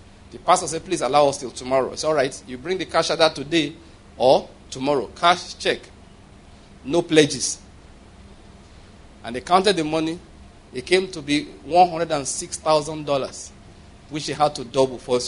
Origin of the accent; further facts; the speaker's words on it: Enugu State, Nigeria; I'm from Enugu State.